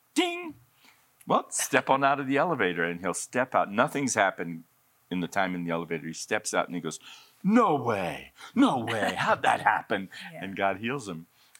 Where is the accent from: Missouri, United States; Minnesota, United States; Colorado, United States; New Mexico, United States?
Colorado, United States; now in Redding, United States; All right. I'm from Colorado. I was in the mountains of Colorado.